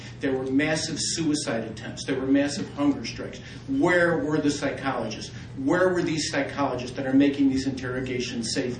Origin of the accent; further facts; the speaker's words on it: Chicago, Illinois, United States; I'm a psychologist from Chicago.